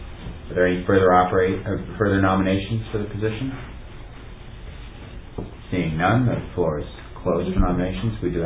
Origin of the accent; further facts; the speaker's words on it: Calgary, Alberta, Canada; I'm from Calgary. It's a part that consistently, including this election, votes conservative.